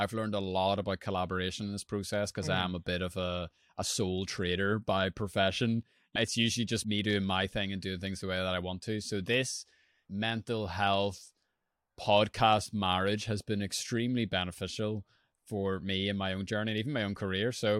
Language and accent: English; Belfast, Northern Ireland, United Kingdom; I'm a writer. I'm a podcaster from Belfast, Northern Ireland.